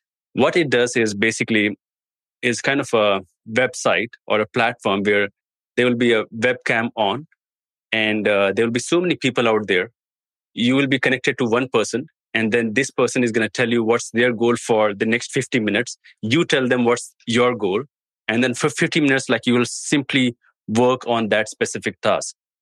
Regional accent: India; I'm from India.

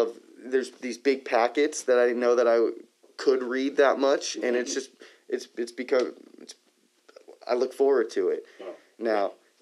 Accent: Liberty Canyon, California, United States; But interestingly enough, my parents, I grew up in Liberty Canyon, and they're one house outside the Agora city limit.

